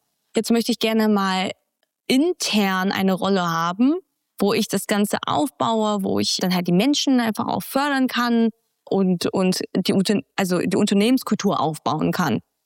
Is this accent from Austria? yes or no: no; Vietnam; now in Germany; ich bin ja in Vietnam zur Schule gegangen. Das wissen, glaube ich, die wenigsten. Ich bin ja auch da geboren und aufgewachsen. Und dann bin ich erst nach Deutschland. Habe dann hier mein Abitur gemacht und dann in Dresden studiert.